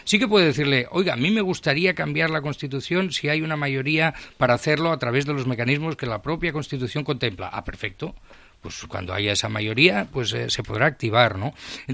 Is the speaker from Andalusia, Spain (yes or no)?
no; Catalonia, Spain; yo soy más español que la tortilla de patatas, y más catalán que la de patata y cebolla